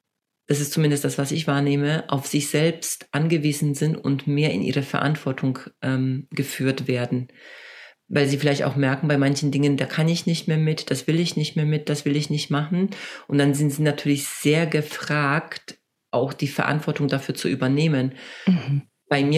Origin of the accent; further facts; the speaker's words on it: Poland; also ich komme ursprünglich aus Polen